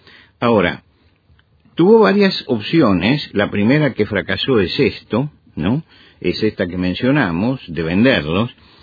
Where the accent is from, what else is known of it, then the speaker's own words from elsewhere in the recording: Argentina; hay una frase que fue muy, muy famosa en mi país, muy famosa en mi país, que la repetía el general Perón cuando fue gobierno.